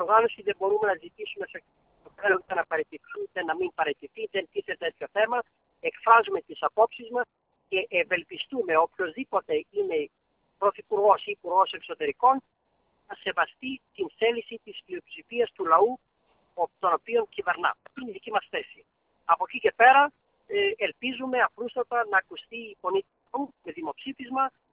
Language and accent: Greek; Macedonia, Greece; Ούτε εμένα μπορεί να μου κλείσει το στόμα κανένας λέγοντας ότι είμαι Μακεδόνας.